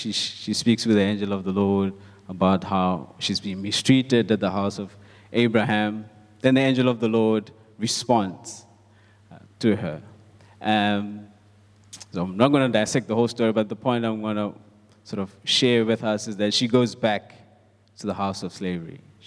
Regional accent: North West, South Africa; Yes, you can tell. I'm from Northwest. Yes, we have Afrikaans names.

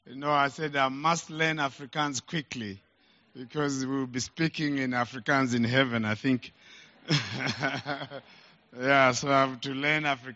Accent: Zimbabwe; born there; I was born in Zimbabwe from a Malawian father and a Zambian mother. So, born in Zimbabwe, Malawian father, Zambian mother.

